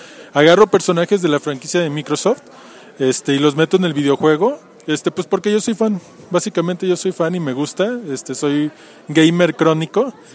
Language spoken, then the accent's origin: Spanish; León, Guanajuato, Mexico; Sí, soy de León, Guanajuato.